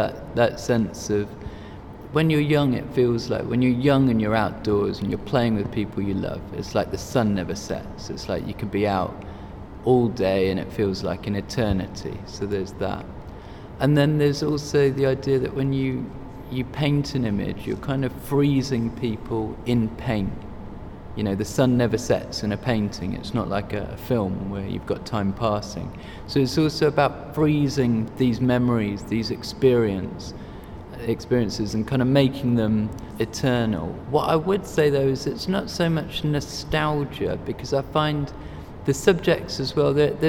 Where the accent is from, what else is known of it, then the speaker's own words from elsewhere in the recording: Bangladesh; myself and my brother, as boys, young boys, growing up in Bangladesh.